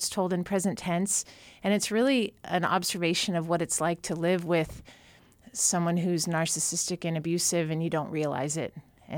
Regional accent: Juneau, Alaska, United States; also born or lived in Seattle / Lake Tahoe; And so I was born in Seattle but raised here much of my early life and bounced back and forth, leaving anytime my mom met another man and made a bad decision. So, but Juneau's a hometown and two hometowns for me. The other one is Lake Tahoe.

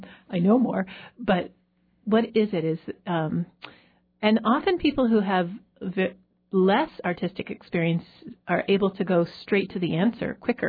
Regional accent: Portland, Oregon, United States; I grew up in Portland, Oregon.

